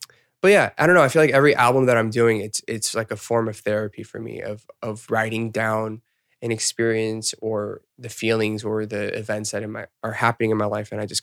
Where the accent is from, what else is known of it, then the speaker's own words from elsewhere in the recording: Atlanta, Georgia, United States; moved away as an adult; now in South Korea; I've been in Korea for 10 years. I started here. I was born and raised in Atlanta. And I went to Korea to pursue my dreams.